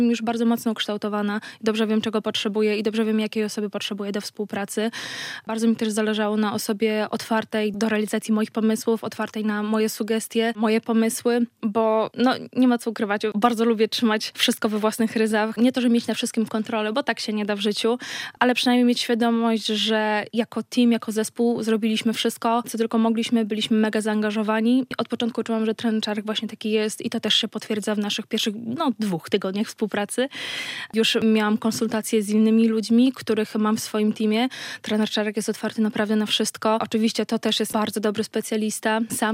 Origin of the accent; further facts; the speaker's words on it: Podlaskie Voivodeship, Poland; No kocham nasze Podlasie. Tutaj się wychowałam co prawda na Suwalszczyźnie, ale dla mnie to jest jedno i to samo.